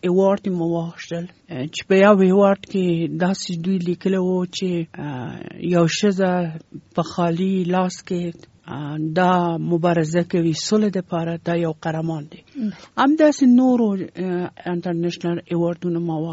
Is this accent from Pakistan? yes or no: no; Kabul, Afghanistan; زه د کابل یم او په کابل ښار کې پیدا شوم او دم دلته په کابل کې ما سبق ویلی دی.